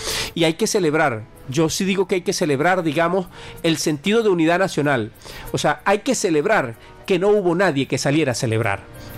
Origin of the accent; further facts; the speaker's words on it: Venezuela; de lo más esencial que somos como venezolanos y como latinoamericanos.